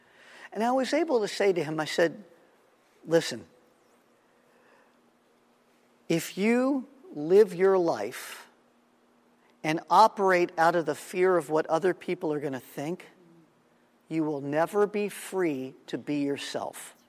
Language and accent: English; Los Angeles, California, United States; I'm a kid from Los Angeles. What do I know about snares?